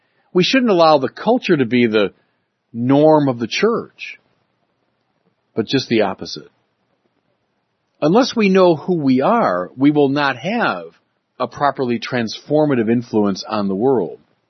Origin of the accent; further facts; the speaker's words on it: Ireland; I'm Irish. It means a lot to the Irish, you know, the story of the Irish emigration because of struggles back home.